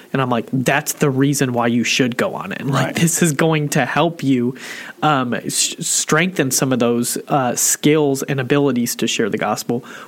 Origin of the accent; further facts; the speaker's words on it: Dunn, North Carolina, United States; and we're from Dunn, North Carolina, where, you know, I don't even have a stoplight at all to get to work.